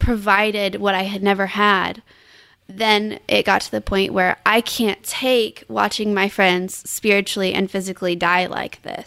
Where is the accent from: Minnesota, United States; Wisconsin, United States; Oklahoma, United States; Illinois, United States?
Oklahoma, United States; Oklahoma. I was raised in Northwest Oklahoma, and we currently reside in Central Oklahoma. We came here on a scholarship to OU.